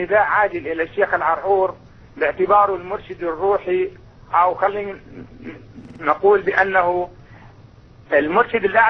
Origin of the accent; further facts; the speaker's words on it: Deir ez-Zor, Deir ez-Zor Governorate, Syria; لا انا سوري من دير الزور اخي